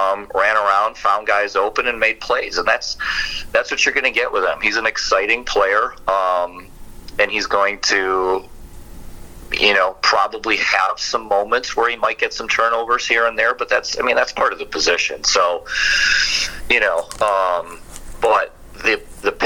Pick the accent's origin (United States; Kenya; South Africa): United States; Wisconsin; I grew up in Wisconsin and watched Brett Favre.